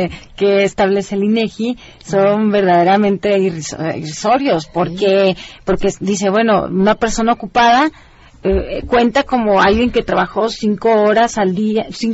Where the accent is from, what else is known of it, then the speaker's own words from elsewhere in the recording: Sinaloa, Mexico; Yo, por ejemplo, que soy de Sinaloa, entiendo bastante bien ese fenómeno.